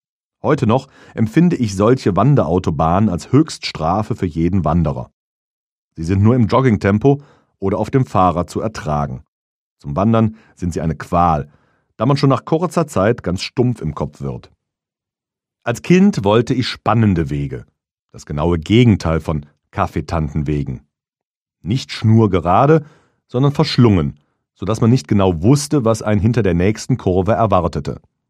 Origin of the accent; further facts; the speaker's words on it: Cologne, North Rhine-Westphalia, Germany; Ich bin in Köln geboren.